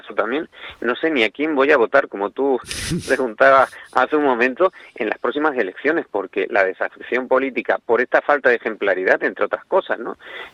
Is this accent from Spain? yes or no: yes; Spain; no tenemos que perder la perspectiva de que somos españoles, ¿no?